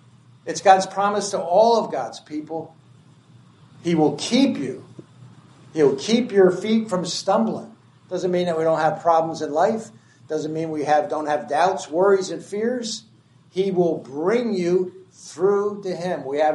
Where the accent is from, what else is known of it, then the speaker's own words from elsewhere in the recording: New Jersey, United States; I come from New Jersey. Only an hour from my home is Atlantic City.